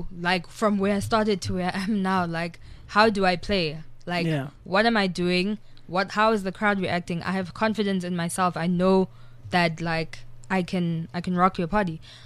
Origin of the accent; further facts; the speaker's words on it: Durban, KwaZulu-Natal, South Africa; because I mean I'm from Durban, really. Yeah. Like originally I'm from Durban.